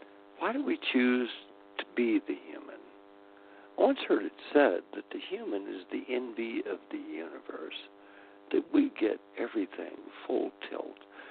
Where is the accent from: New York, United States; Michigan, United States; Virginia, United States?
Virginia, United States; I grew up in the South, Virginia, to be a fact.